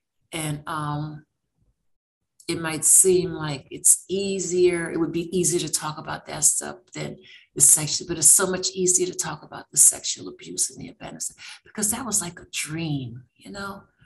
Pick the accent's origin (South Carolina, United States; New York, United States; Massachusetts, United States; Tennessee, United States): South Carolina, United States; I was from South Carolina. I didn't know what he wanted